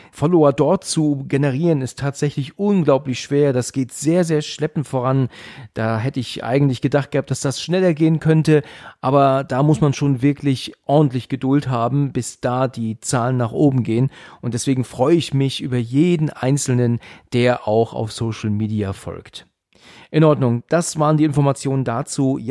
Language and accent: German; Hesse, Germany; Aus der Nähe von Frankfurt, genau.